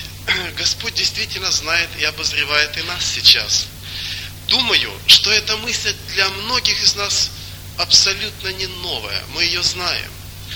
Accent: Russia; Вы знаете, хотя я и из России

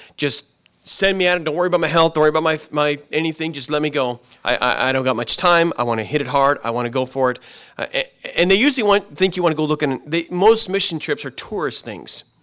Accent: Seattle, Washington, United States; I'm from Seattle.

